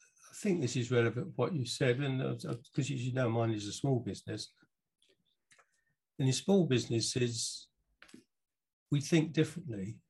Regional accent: Harlow, East of England, United Kingdom; born there; I said, oh, I was born in Harlow.

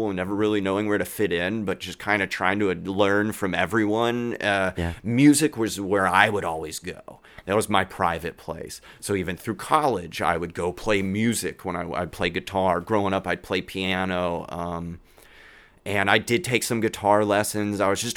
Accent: Palatine, Illinois, United States; also born or lived in Chicago; I was born in Chicago, but I was raised here. Okay. So I lived in Chicago till I was 8, and that's kind of where I formed all my magical suburban Illinois, you know, memories.

